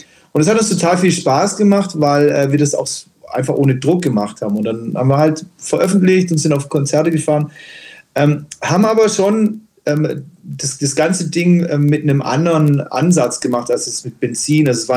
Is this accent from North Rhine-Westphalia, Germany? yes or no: no; Augsburg, Bavaria, Germany; Also, wir sind aus Augsburg, genau.